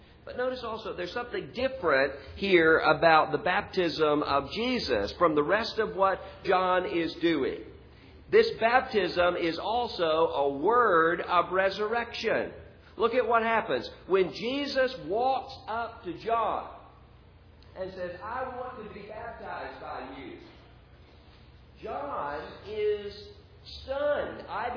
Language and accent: English; Mississippi, United States; And I'm from Mississippi. I know what it means when you say bless your heart.